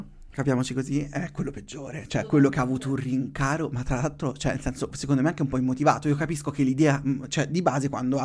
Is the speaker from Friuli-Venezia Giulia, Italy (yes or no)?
no; Marche, Italy; è marchigiana, quindi mi piace pubblicizzare gente delle nostre parti